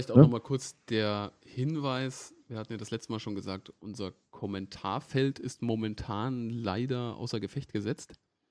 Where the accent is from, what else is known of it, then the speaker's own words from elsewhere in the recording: Berlin, Germany; Wo es mich auch wieder so ein bisschen an meine Heimatstadt Berlin erinnert.